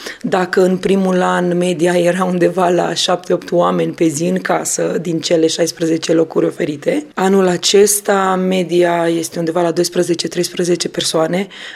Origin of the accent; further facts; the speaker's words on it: Gorj County, Romania; Din Gorj.